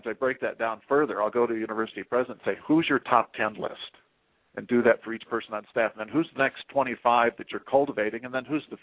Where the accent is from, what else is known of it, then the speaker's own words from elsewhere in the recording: Oregon, United States; Well, part of it is, you know, I come from Oregon